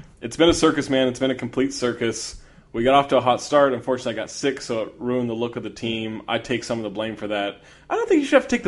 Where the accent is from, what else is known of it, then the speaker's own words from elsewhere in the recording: Sacramento, California, United States; I'm from Sacramento. I lived there for, I don't know, 85% of my life, or whatever that percentage ends up being.